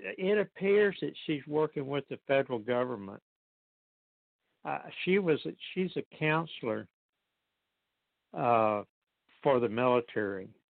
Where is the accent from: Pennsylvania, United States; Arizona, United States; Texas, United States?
Texas, United States; Midland; out where I was raised in around Midland, Odessa, Texas.